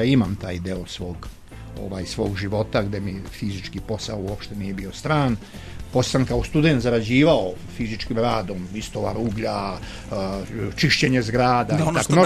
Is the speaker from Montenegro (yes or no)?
yes; Montenegro; jer mi smo zavičajci, ali pošto kod nas u Crnoj Gori postoje plemena, on je iz Kuča, ja sam iz Moračana